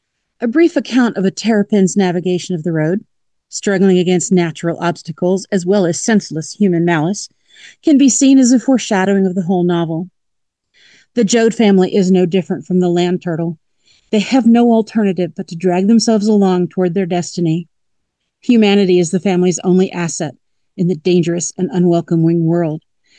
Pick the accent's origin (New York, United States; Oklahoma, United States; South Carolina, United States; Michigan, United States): Oklahoma, United States; Goodwill; from Goodwill, Oklahoma, with a book bite for spring 2026.